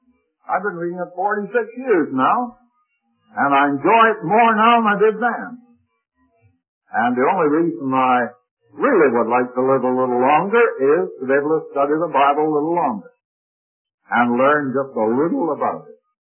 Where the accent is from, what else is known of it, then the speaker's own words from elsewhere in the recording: Canada; I was raised in Canada. My father was also born there. He was born on a farm, not very far from where I was born, although I happened to be born in the city.